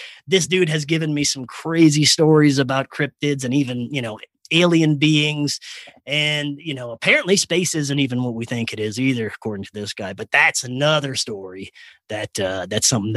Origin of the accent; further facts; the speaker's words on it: Louisiana, United States; He is from Louisiana, from my home state